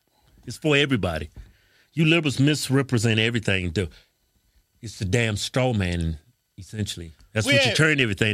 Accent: United States; born there; I'm American. I was born here.

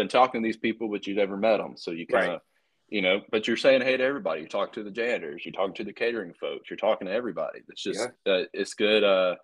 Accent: Alabama, United States; And, dude, I'm from South Alabama.

